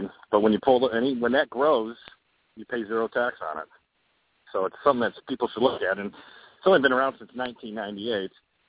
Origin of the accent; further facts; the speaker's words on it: Buffalo, New York, United States; Oh, I'm from Buffalo.